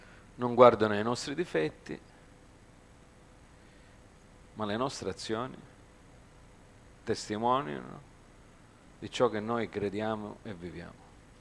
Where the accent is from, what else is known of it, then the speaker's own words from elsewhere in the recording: United States; io sono cresciuto in America, e sono cresciuto in piccola Italia, Little Italy.